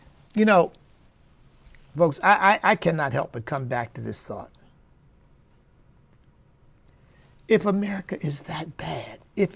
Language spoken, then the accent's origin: English; Pennsylvania, United States; born there; I didn't experience it because I was born in Pennsylvania.